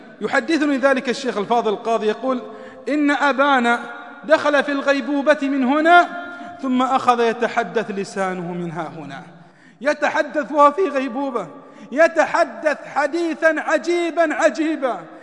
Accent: Saudi Arabia; عندنا في المملكة العربية السعودية

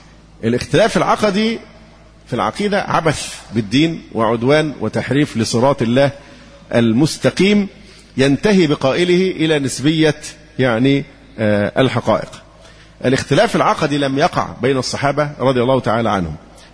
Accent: Egypt

